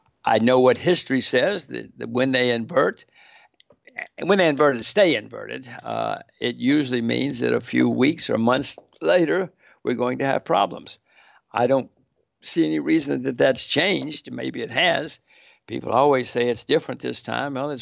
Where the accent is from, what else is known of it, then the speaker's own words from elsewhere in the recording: United States; I mean, it's academic because I'm an American. I'm a citizen of the land of the free.